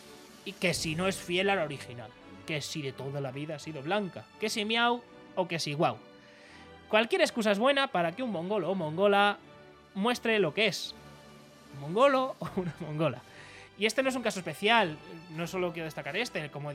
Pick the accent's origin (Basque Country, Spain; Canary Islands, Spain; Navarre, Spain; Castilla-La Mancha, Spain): Castilla-La Mancha, Spain; Vengo de Castilla-La Mancha, lo he dicho muchas veces.